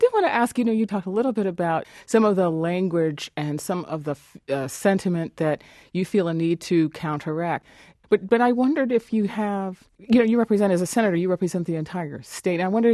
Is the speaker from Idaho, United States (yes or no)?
no; Brooklyn, New York, United States; I'm sorry, I'm from Brooklyn. It's just taking me a minute.